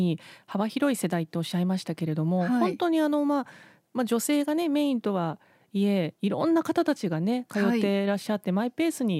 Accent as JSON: {"language": "Japanese", "region": "Gunma", "country": "Japan", "said": "私も群馬出身なんですが"}